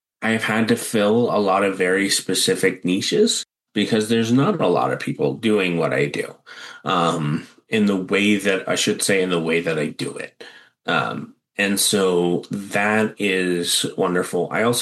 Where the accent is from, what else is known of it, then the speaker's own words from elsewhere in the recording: New Hampshire, United States; I grew up in New Hampshire.